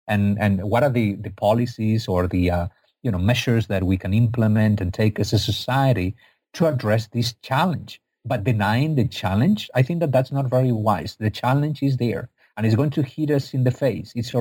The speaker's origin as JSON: {"language": "English", "country": "Spain", "said": "I'm from Spain, not from Egypt."}